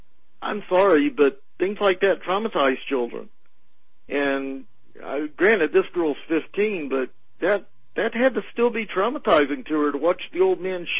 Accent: the South, United States; I grew up in the South, and...

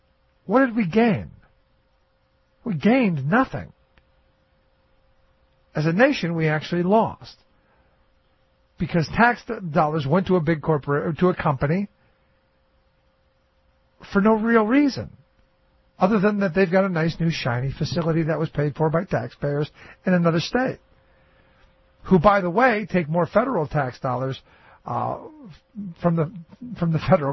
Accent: Cleveland, Ohio, United States; I remember growing up in Cleveland in the 80s

